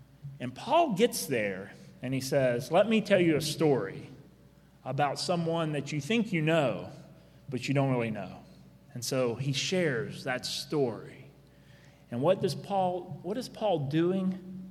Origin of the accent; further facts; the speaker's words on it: Petersburg, West Virginia, United States; There's also a bridge in Petersburg, my hometown.